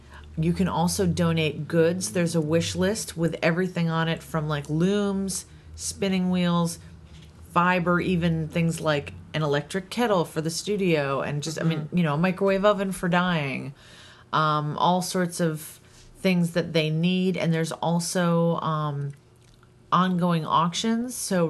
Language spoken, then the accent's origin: English; New York, United States; I mean, I grew up in New York, and I remember Gloria, but this is like nothing like that.